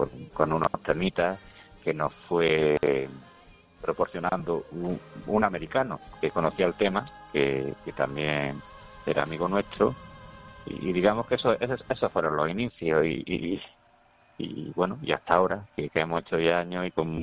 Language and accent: Spanish; Armilla, Andalusia, Spain; la mayoría del coro de los integrantes, un porcentaje alto, somos de Armilla